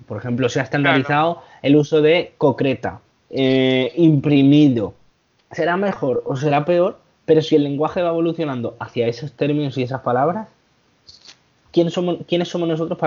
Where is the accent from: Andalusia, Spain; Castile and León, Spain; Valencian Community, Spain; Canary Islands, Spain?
Valencian Community, Spain; Villena; Y en Villena, por ejemplo, en mi tierra